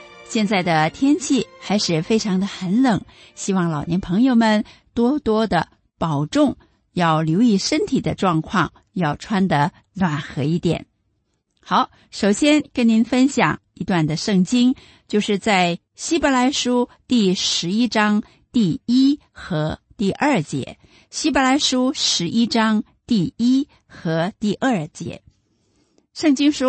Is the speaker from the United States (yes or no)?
no; China; 在我们中国人家庭中啊，老人呢有权威的